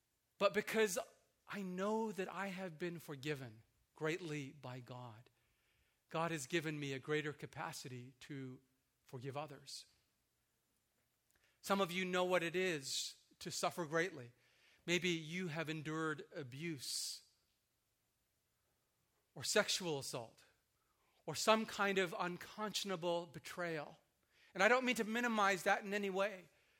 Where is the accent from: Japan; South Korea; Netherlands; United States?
Japan; I am originally from Japan, a country that has not largely been influenced by the Christian gospel.